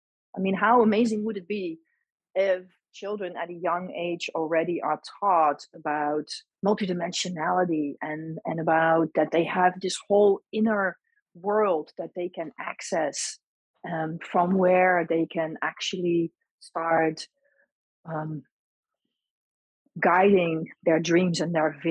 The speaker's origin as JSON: {"language": "English", "country": "Netherlands", "tie": "born or raised there", "said": "I grew up in Holland, and I grew up in a culture where nobody talked about this."}